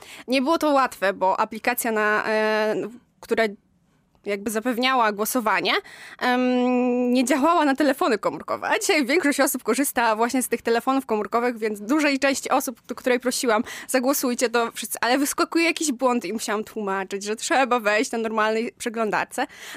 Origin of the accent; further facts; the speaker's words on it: Lublin Voivodeship, Poland; Oczywiście jestem z okolic Lublina, więc mogłam pokazać moją rodzinną miejscowość